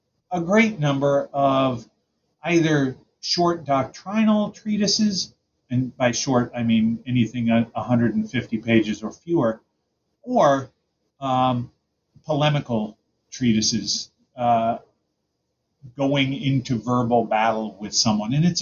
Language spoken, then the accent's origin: English; United States; especially I'm an American, and we love to say, well, they shouldn't have anything to do with each other.